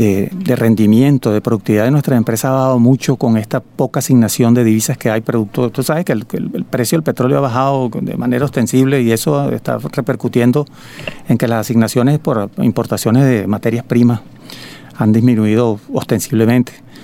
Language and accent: Spanish; Venezuela; los que salimos con la pata rota somos los venezolanos